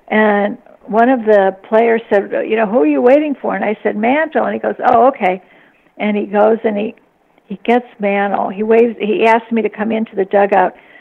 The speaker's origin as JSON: {"language": "English", "town": "Chicago", "region": "Illinois", "country": "United States", "tie": "born or raised there", "said": "I grew up in Chicago, but my dad was from New York."}